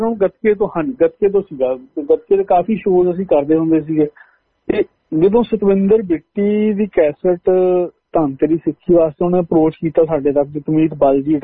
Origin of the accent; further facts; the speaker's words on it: Budha, Punjab, India; also born or lived in Chandigarh; ਮੈਂ ਜੀ ਅੰਮ੍ਰਿਤਸਰ ਡਿਸਟ੍ਰਿਕਟ ਦੇ ਵਿੱਚ ਬਿਆਸ ਦੇ ਨਾਲ ਮੇਰਾ ਪਿੰਡ ਪਿੰਡਾ ਜੀ, ਪਿੰਡ ਦਾ ਨਾਂ ਬੁੱਢਾ ਸੀ